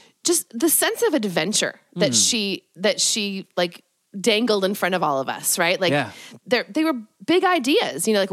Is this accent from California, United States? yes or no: yes; Stockton, California, United States; I grew up in Stockton, so it was like an hour and a half away.